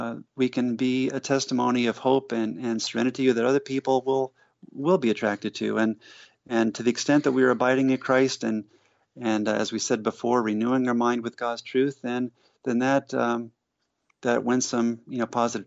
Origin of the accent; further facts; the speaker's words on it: New Jersey, United States; also born or lived in Georgia; I was raised in New Jersey and Georgia.